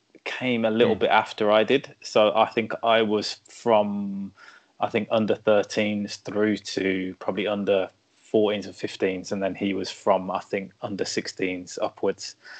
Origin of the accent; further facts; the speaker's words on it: Birmingham, West Midlands, United Kingdom; accent: Brummie; now in London, United Kingdom; I am originally from Birmingham. I've been in London for the last 12 years. So, yeah, that is me. I feel like I'm a fake Brummie because I've lost my accent quite a lot.